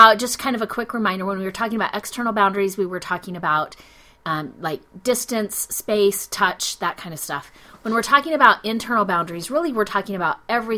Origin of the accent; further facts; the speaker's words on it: Utah, United States; I grew up in Utah, like really benign.